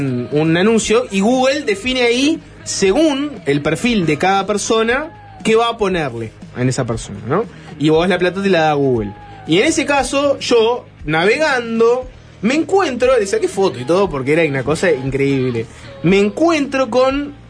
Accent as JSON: {"language": "Spanish", "country": "Uruguay", "said": "Una cosa que uno lo lee siendo uruguayo."}